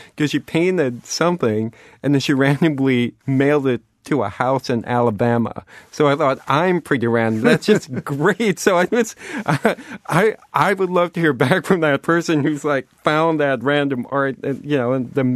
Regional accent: Philippines; I grew up watching anime in the Philippines

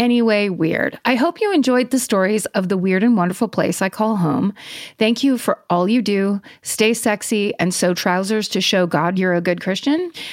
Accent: Isle of Man; I grew up on the Isle of Man, I know where that is, which is the tiny spit of land between England and Ireland

